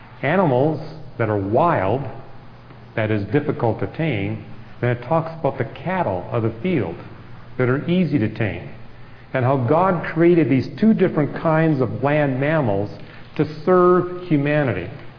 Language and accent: English; Canada; And again, I grew up in Canada, and I would often have, as I was walking to the telescope there, these pack of wolves that would follow me.